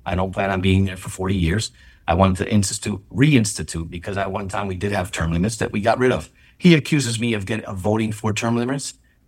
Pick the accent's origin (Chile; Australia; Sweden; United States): United States; Middletown; I was born and raised here in City Middletown.